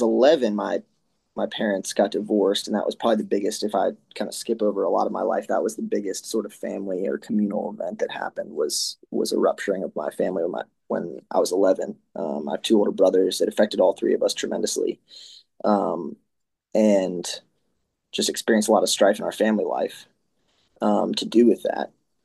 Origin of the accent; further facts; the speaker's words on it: East Coast, United States; But so I grew up in the East Coast. My parents are from Ohio originally, but lived in Manhattan for couple decades